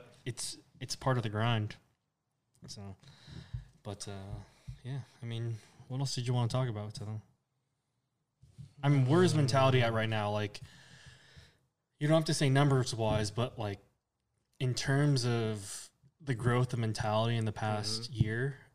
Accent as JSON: {"language": "English", "region": "California", "country": "United States", "tie": "born or raised there", "said": "I grew up in the Inland Empire, Orange County area, so California."}